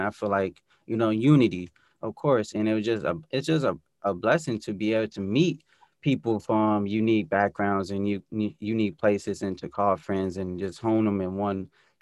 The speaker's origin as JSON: {"language": "English", "town": "Columbus", "region": "Ohio", "country": "United States", "tie": "born there", "also_born_or_lived": "Cincinnati", "said": "I was born I was born in Columbus, Ohio, at the OSU Medical Center. I lived in Cincinnati."}